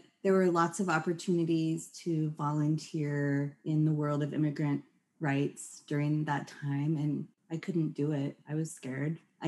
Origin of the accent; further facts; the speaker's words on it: Portland, Oregon, United States; And I grew up in Portland in the West Hills in a predominantly white bubble.